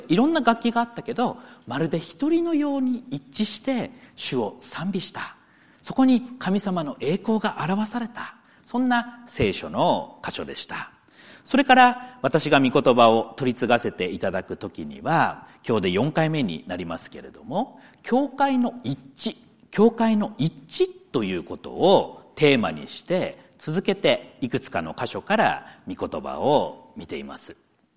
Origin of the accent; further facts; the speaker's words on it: Akita, Japan; 秋田の田舎から出てきた私のような人もいれば